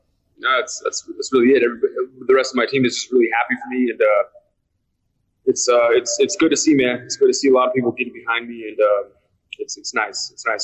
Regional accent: Gilroy, California, United States; You know, my hometown of Gilroy, I'm trying to set up a place where everybody can go watch and just enjoy the atmosphere

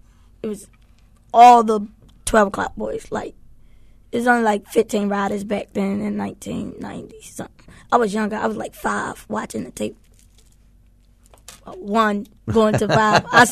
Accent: Baltimore, Maryland, United States; it tells a lot about my life, how I grew up in Baltimore City streets, and all I really wanted to be was a dirt bike rider.

